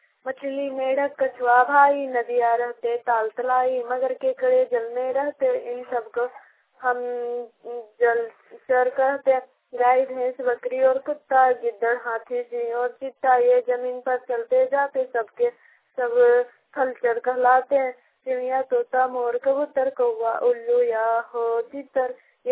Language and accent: Hindi; Jharkhand, India; अटनाटन की रहने वाली हूँ, जिला बोकारो।